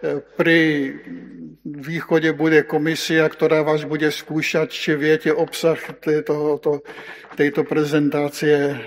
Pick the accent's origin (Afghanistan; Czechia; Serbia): Czechia; Slovak is a second language; also born or lived in Slovakia; od tej doby sme už bývali v Čechách. Po 25 rokoch na Slovensku, teda ja som Čech, a napriek tomu sa pokúsim kázať po slovensky.